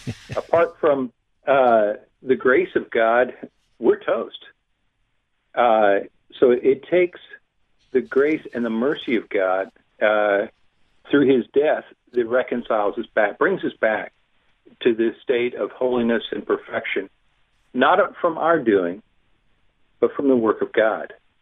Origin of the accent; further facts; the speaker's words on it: the South, United States; I'm from the South. We always talk about Southern gentlemen and how we're to be polite with those around us.